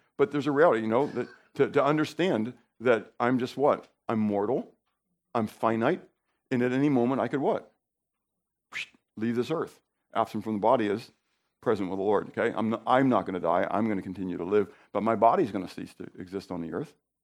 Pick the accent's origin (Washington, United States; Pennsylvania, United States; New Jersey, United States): Pennsylvania, United States; Pittsburgh; And I've told you, growing up in Pittsburgh, you're uphill both ways, right?